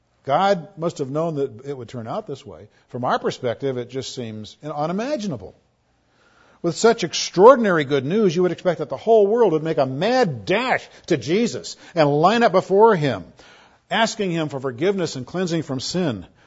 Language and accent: English; Sedona, Arizona, United States; And I'm from Sedona. I can verify that.